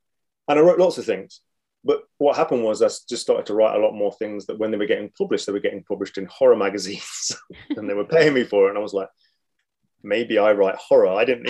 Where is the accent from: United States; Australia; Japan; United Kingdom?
United Kingdom; East Midlands; Obviously, I grew up near Sherwood Forest.